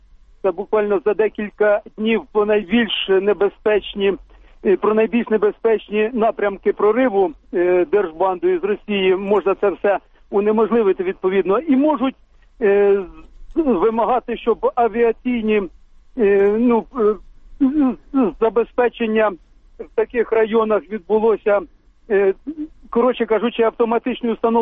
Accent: Poltava Oblast, Ukraine; з Полтавщини.

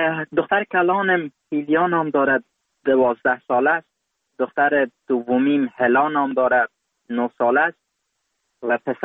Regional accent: Afghanistan; born or raised there

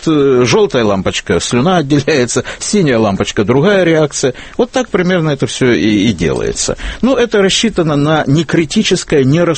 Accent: Crimea, Ukraine; я вот, например, наблюдаю это часто у себя на малой родине в Крыму

